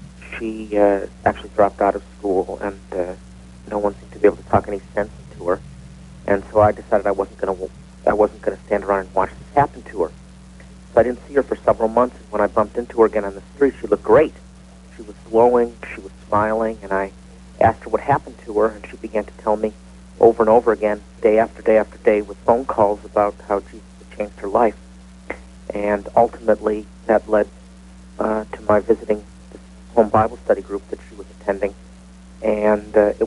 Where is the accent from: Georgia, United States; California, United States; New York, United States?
New York, United States; Rochester; I was actually born and raised in Rochester